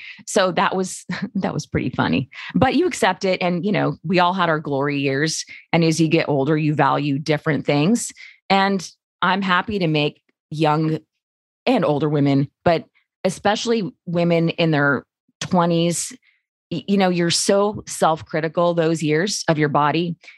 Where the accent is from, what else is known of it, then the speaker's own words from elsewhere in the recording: San Diego, California, United States; I grew up in San Diego. I had the best possible upbringing.